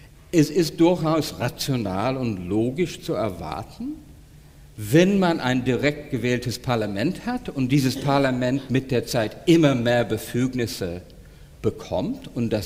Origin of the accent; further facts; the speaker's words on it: United Kingdom; German is a second language; Ich argumentiere hier wirklich, weiß Gott, nicht als Brite.